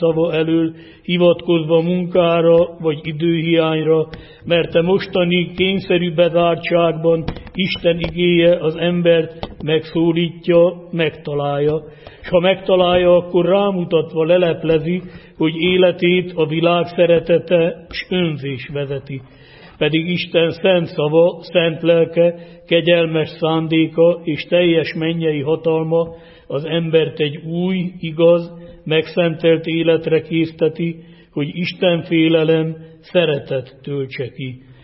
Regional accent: Dombóvár, Tolna, Hungary; A saját szülővárosomban, Dombóváron lett volna ez a költő találkozó

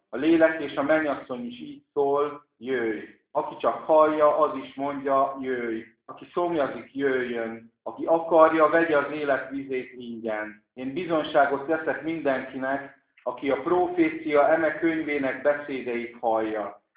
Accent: Bács-Kiskun, Hungary; legalábbis a mi vidékünkön, ahol fölnőttem a Bács-Kiskunságban

